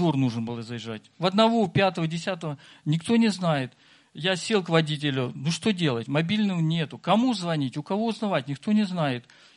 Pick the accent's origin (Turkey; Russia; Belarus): Belarus; Vitebsk Region; я приехал из Витебской области, тоже студент